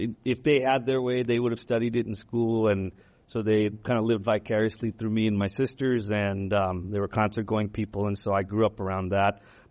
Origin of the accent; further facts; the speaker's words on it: Chicago, Illinois, United States; I'm from Chicago, so when he mentioned that, I was like, yeah.